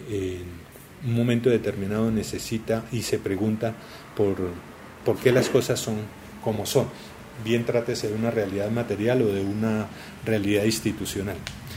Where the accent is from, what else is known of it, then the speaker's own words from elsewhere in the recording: Colombia; creo que uno como lector colombiano identifica muchos elementos de cultura muy local